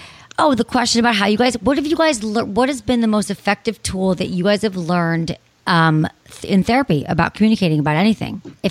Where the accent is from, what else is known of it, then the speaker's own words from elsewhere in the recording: Michigan, United States; I grew up in Michigan, so I was like, we would always go to over to Canada.